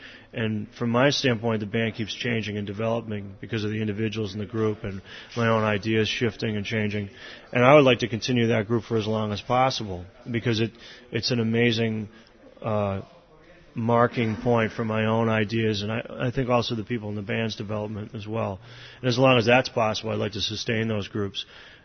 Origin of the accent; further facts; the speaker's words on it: United States; it's probably in despite of the fact that I'm American.